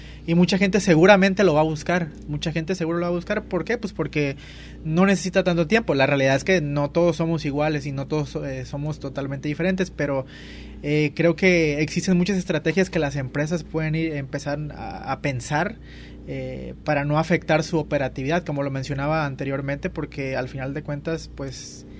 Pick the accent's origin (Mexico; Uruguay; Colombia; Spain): Mexico; como mexicanos